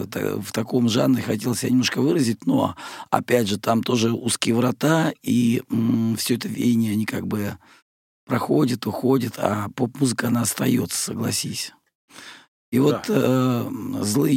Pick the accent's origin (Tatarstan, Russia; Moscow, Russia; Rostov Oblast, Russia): Rostov Oblast, Russia; я сам из Ростовской области, да.